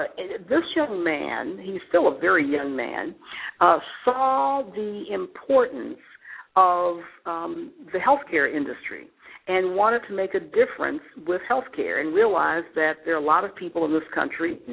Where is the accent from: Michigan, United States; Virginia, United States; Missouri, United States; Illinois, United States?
Michigan, United States; Detroit; I'm from Detroit, so Livonia is a suburb outside of Detroit.